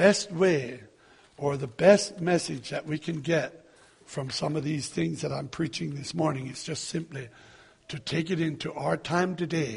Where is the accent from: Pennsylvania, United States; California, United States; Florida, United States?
Pennsylvania, United States; born there; It's a little like some of us, I was born in Lancaster County.